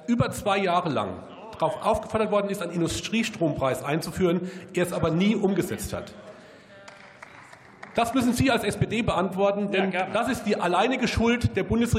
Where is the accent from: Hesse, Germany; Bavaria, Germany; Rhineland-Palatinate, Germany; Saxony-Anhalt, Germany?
Rhineland-Palatinate, Germany; Ich komme vom besseren Teil aus Rheinland-Pfalz.